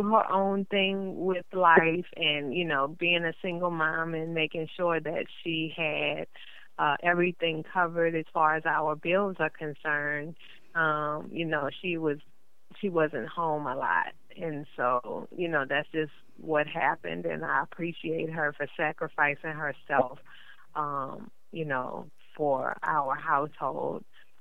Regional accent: New Orleans, Louisiana, United States; also born or lived in New York; I was born in New York and raised in New Orleans.

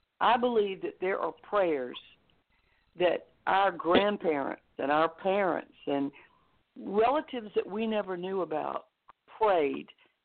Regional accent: Mobile, Alabama, United States; I'm from Mobile, Alabama, and we had a farm outside the city.

